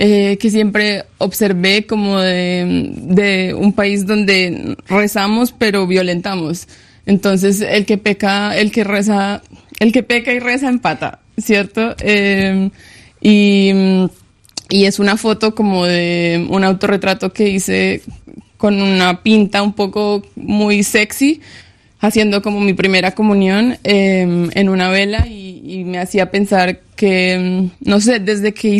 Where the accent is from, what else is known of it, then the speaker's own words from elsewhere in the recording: Pereira, Risaralda, Colombia; Y es una estatua que está en Pereira, en mi ciudad natal, en la plaza central